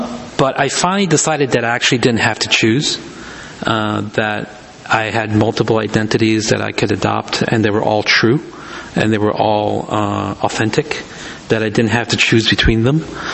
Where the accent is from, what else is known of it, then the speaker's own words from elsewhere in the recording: China; now in United States; felt I was a Chinese immigrant to America, and I felt more Chinese than I did culturally than maybe being an American.